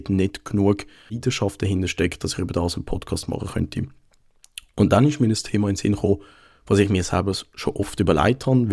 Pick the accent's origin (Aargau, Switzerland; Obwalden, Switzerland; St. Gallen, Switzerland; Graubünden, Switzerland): St. Gallen, Switzerland; ich komme aus dem Kanton St. Gallen und wohne im Raum vom Oberen Zürichsee.